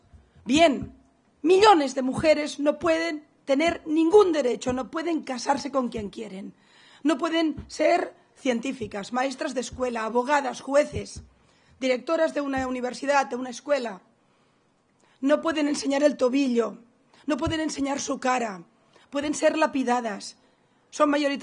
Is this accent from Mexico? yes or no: no; Argentina; Vengo de Argentina